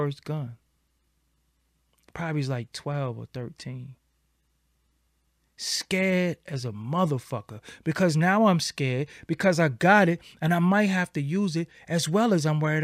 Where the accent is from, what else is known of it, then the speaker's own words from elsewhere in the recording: Brooklyn, New York, United States; I grew up in Bed-Stuy, Brooklyn. Fulton Street was one of the craziest shits. I wasn't even allowed to go on Fulton Street as a kid because people was getting shot.